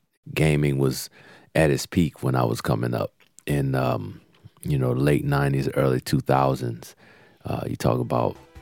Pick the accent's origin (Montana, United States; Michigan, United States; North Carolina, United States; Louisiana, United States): Louisiana, United States; Kenner; Kenner was basic, you know, it was very, very small.